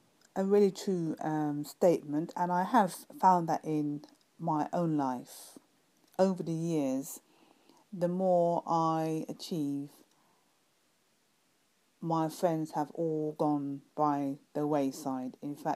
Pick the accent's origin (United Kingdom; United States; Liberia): United Kingdom; London; from London, UK.